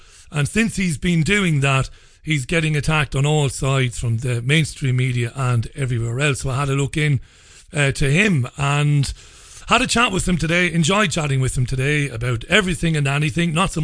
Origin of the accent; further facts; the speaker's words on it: Ireland; You know, I'm Irish.